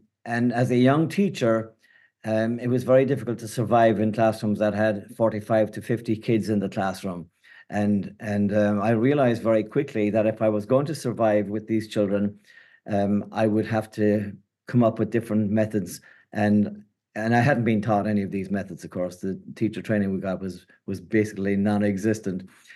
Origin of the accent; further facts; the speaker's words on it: Ireland; accent: Irish; moved away; I'm from Ireland originally. You can tell from my accent. I've been here longer than there, yet the accent stays.